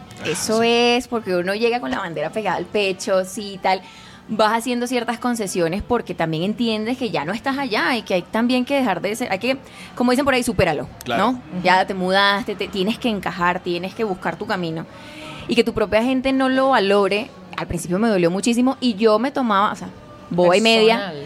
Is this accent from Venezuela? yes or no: yes; Venezuela; empecé a hablar venezolano normal. Y la persona que me castigó me dijo, pero ¿cómo? No, ¿qué? Ah, ¿tú eres de la costa? Yo, no, soy de Venezuela.